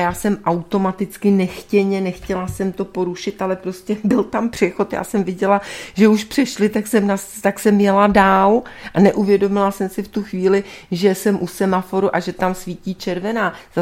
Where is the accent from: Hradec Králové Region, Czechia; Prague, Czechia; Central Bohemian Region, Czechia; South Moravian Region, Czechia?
Prague, Czechia; To je moje město, moje rodné město. Já mám přece právo tady žít